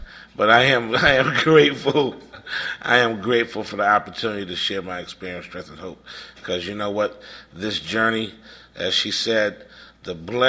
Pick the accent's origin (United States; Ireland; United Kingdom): United States; Connecticut; from Connecticut.